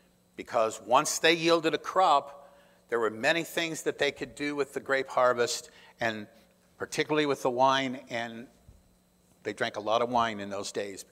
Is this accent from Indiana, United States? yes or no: yes; Indianapolis, Indiana, United States; Here's a city boy. Okay, I grew up in Indianapolis, all right